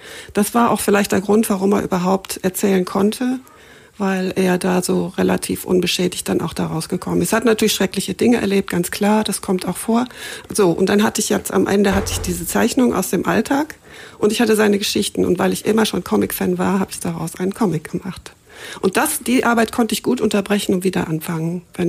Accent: Marsberg, North Rhine-Westphalia, Germany; Ich bin im Sauerland in einer Kleinstadt aufgewachsen, die heißt Marsberg.

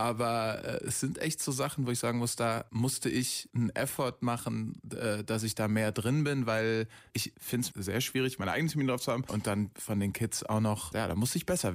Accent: Aachen, North Rhine-Westphalia, Germany; Als ich so 18 war, habe ich Pizza ausgefahren in Aachen, wo ich herkomme.

